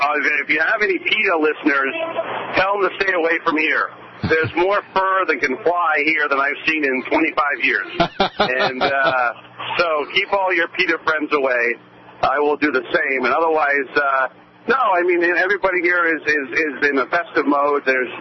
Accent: Massachusetts, United States; The Kennedy family have been heroes to me as a kid growing up in Massachusetts.

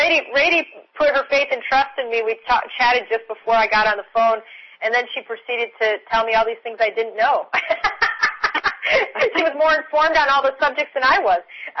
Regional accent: Michigan, United States; I come from the Midwest of the country. I was originally born and raised in Michigan.

